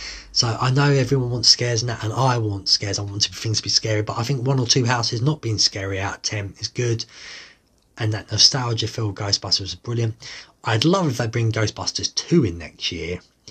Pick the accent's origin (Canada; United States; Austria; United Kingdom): United Kingdom; England; but I'm from England, so I don't really know the place.